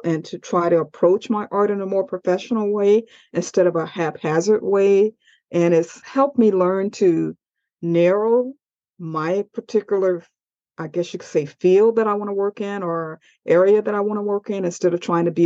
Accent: St. Petersburg, Florida, United States; Well, I live in St. Petersburg, Florida, which is my hometown. So I'm a native Floridian and we're very hard to find these days.

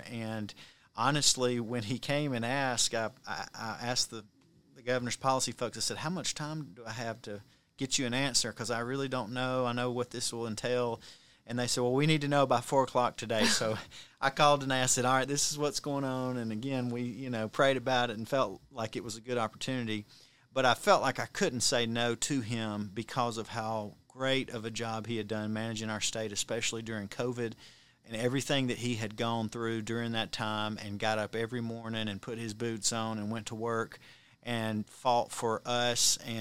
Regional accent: Cartersville, Georgia, United States; who had represented the House 15th District, which is there in my hometown, Cartersville

